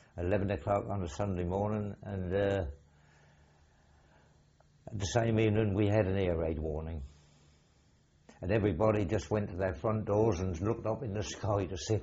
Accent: Norwich, East of England, United Kingdom; born there; I was born in Norwich on the 19th November 1919. And as far as I can remember, my place of birth was Bartholomew Street in Norwich.

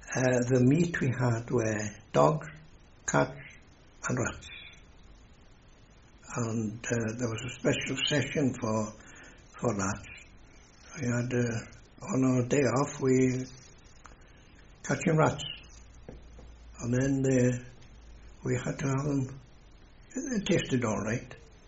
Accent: Wales, United Kingdom; because you see, being Welsh, and there was another Welshman from Festiniog

